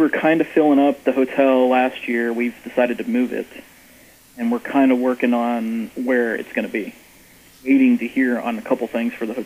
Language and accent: English; Florida, United States; also born or lived in Massachusetts; I grew up in Florida, but I was born in Massachusetts.